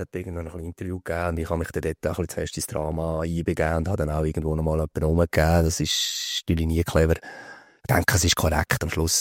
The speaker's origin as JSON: {"language": "German", "region": "Lucerne", "country": "Switzerland", "tie": "born or raised there", "said": "Ich denke, ich bin zuerst mal dann auch in Luzern gewesen. Ich bin in Luzern aufgewachsen."}